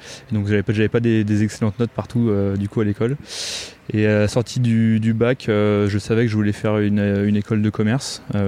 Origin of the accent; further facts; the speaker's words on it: Meudon, Île-de-France, France; Alors j'ai grandi à Paris, ouais. J'ai grandi dans la région parisienne, j'ai grandi à Meudon exactement.